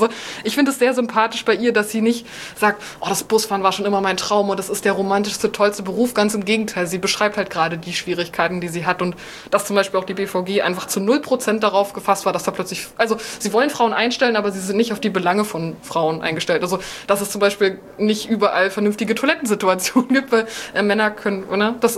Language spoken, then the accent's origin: German; Berlin, Germany; Ich glaube, wenn ich an Berlin als meine Heimatstadt denke, habe ich auch mal so eine gewisse Hassliebe dafür übrig.